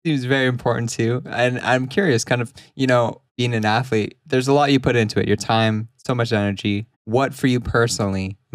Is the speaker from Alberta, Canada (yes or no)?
no; Victoria, British Columbia, Canada; Victoria, BC, right out on the West Coast.